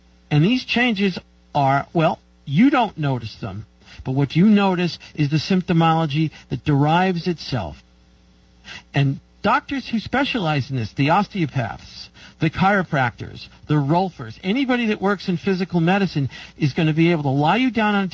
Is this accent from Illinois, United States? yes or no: no; New York, United States; I'm tired of the clouds, but I'm from New York, so that's a slanted opinion.